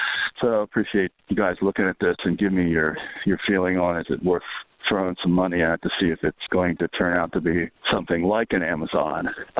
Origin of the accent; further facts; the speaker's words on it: Pennsylvania, United States; I'm from Pennsylvania.